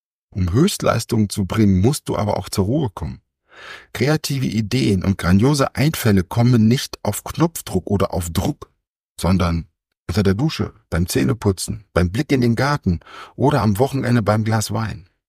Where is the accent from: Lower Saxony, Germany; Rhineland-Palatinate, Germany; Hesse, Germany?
Lower Saxony, Germany; moved away as an adult; now in Munich, Germany; als ich mit meiner jungen Familie nach München gegangen bin. 30 Jahre bin ich hier aufgewachsen in der Region Branschow-Osnabrück und dann hat es mich aber weggezogen.